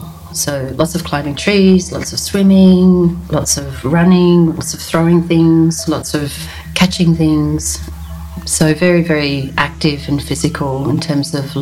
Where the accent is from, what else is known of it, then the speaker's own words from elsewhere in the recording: Surfers Paradise, Queensland, Australia; born there; now in Maroubra, Australia; I was born on Yugambeh and Kombumeri country up in Surface Paradise in the Gold Coast. I'm living on Bidjigal country here in Maroubra